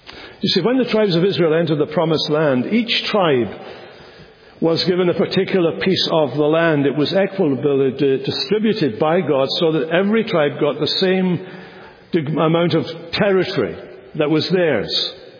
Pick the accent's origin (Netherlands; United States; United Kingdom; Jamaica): United Kingdom; Scotland; Some of you know I'm a Scotsman, which is why you're hearing superior English week by week.